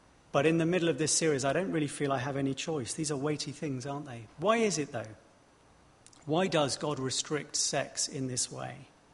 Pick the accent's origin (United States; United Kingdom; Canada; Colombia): United Kingdom; England; I'm English, after all.